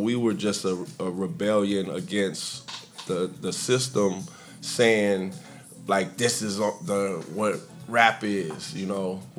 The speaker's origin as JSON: {"language": "English", "town": "Pacoima", "region": "California", "country": "United States", "said": "I'm originally from Pacoima, California."}